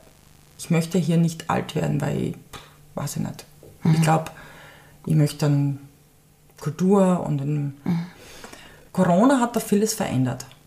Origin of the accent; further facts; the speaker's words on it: Graz, Styria, Austria; Ich bin Graz aufgewachsen, ich bin Grazerin, ich habe dort studiert, ich bin dort zur Schule gegangen, ich habe sehr viele Freundschaften dort.